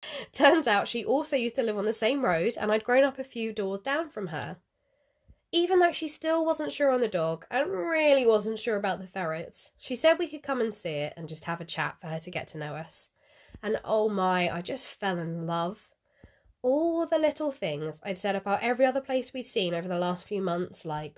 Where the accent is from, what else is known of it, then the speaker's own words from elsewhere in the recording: Betchworth, South East England, United Kingdom; a place just down the road from where I grew up in Betchworth came up on Rightmove